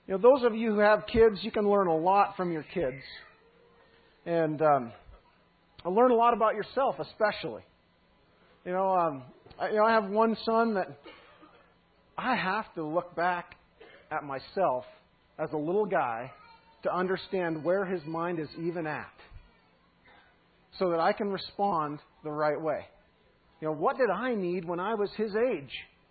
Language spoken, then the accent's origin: English; Great Falls, Montana, United States; And one thing that they do in Great Falls, I'm actually from Great Falls, is they have a memory work chart.